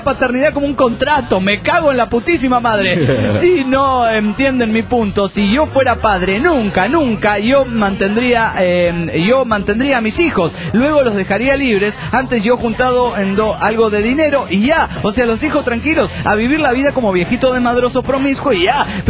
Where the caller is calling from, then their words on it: Quito, Pichincha, Ecuador; de Quito, Ecuador.